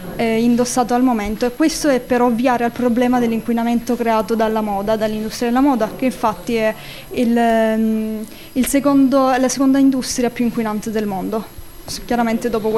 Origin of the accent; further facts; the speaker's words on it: Casamassella, Apulia, Italy; nel mio paese, sono di Casa Massella